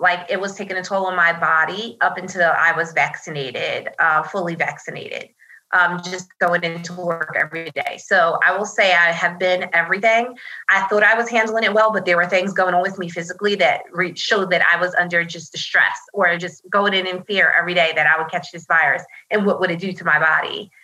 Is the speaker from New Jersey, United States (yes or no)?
yes; New Jersey, United States; I'm from New Jersey. So I remember looking at New York and New Jersey and talking to a lot of my family